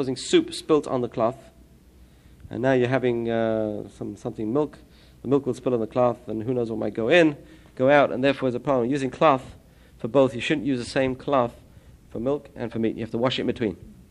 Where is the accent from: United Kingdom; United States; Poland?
United Kingdom; England; I come from England